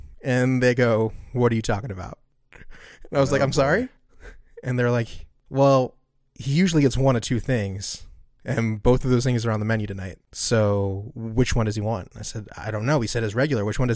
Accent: Aberdeen, Maryland, United States; So I grew up in Aberdeen.

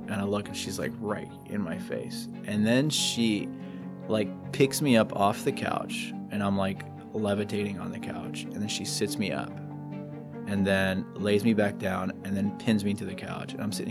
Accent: Bushnell, Florida, United States; Well, I was born in Tampa, raised about an hour north of Tampa in Bushnell, Florida, a little tiny town.

